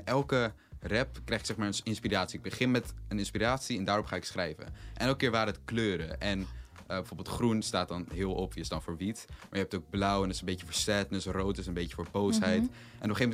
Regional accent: Zandvoort, North Holland, Netherlands; also born or lived in Haarlem; ik ben geboren in Haarlem en ik ben opgegroeid in Zandvoort. Maar de laatste tijd ben ik wel heel vaak in Amsterdam. Dus ik kan wel zeggen dat ik een beetje wat van op heb gepikt.

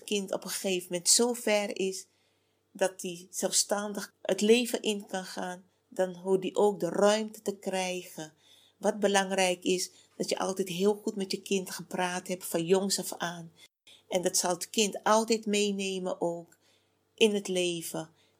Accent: Suriname; Dat wij als Surinamers elkaar ondersteunen en helpen

